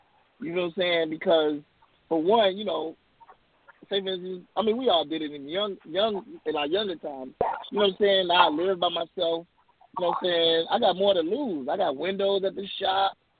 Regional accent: Gary, Indiana, United States; I look at it like … from Gary, Indiana.

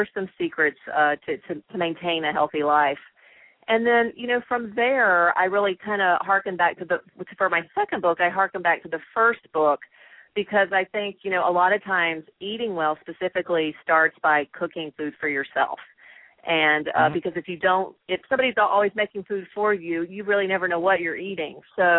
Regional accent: Tennessee, United States; Well, I'm a native Southerner, born and raised in Tennessee.

